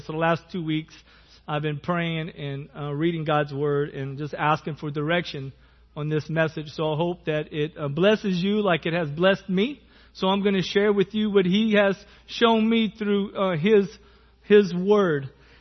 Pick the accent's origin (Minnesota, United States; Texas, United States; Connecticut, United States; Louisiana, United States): Louisiana, United States; Lafayette; accent: Cajun; I grew up in Lafayette. I've been there since I was 5 years old. And, just being there, I've picked up the accent and the food